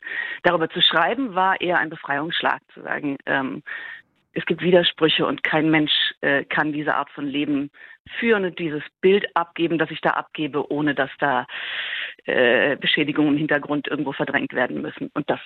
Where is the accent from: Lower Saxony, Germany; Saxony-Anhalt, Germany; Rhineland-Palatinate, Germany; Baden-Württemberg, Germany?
Saxony-Anhalt, Germany; Dessau; Ich komme aus Dessau. In Dessau ist in Sachsen-Anhalt.